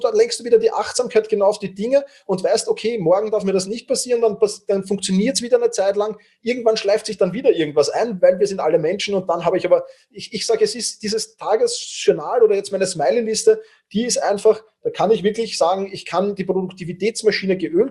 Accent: Vienna, Austria; Ich bin halt doch Wiener

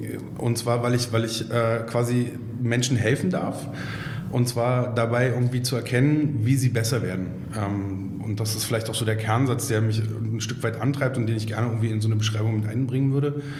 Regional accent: Berlin, Germany; born there; Ich bin erstmal Papa von zwei Kindern, bin gebürtiger Berliner, was in Berlin gar nicht mehr so oft zu finden ist.

